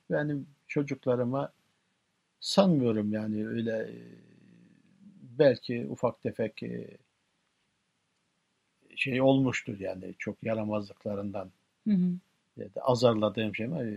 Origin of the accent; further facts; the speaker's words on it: Çevrecik, Tokat, Turkey; Köyümüzde eski, yani ismi Tinyaba, şimdiki ismi Çevrecik olan bir köyümüz.